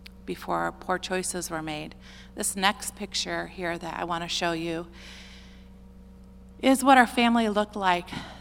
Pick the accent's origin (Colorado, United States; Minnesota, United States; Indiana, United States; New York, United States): Indiana, United States; South Bend; we're from South Bend, Indiana, and we usually did not see the sunshine for a good 3 months.